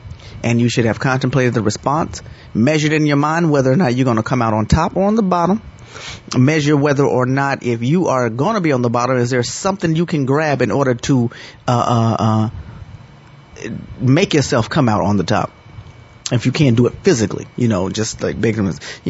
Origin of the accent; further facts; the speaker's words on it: Chicago, Illinois, United States; That's an interesting case for me because being that I'm from Chicago, I'm not very familiar with this man.